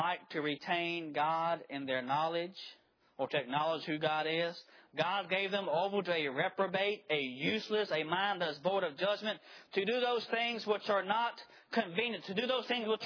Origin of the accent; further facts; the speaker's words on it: United States; so thankful to be an American. I wouldn't want to be nowhere else. I am proud in a good pride of being an American. I love my country.